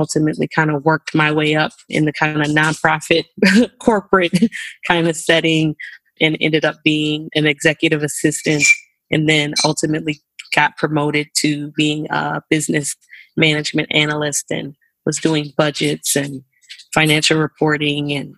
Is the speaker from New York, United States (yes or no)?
no; Minnesota, United States; I grew up right here where I'm living in the Twin Cities. My mom lived in St. Paul and my dad in Minneapolis. So I literally grew up going across the bridge pretty often from St. Paul to Minneapolis